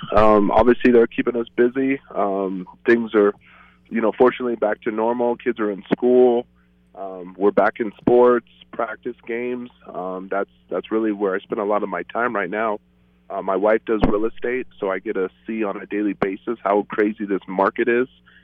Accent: Fruita, Colorado, United States; I was able to transfer over there, you know, after growing up in Fruita.

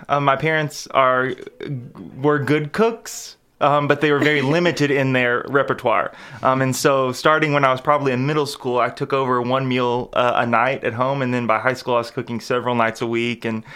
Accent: Berea, Kentucky, United States; No, absolutely not. I grew up in Berea, Kentucky, and some of my first experiences in agriculture were fails.

